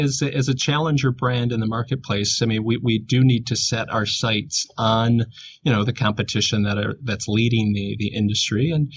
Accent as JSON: {"language": "English", "town": "Flint", "region": "Michigan", "country": "United States", "said": "Yeah, in fact, I'm from Flint, right outside of Flint. My grandparents worked in the plants."}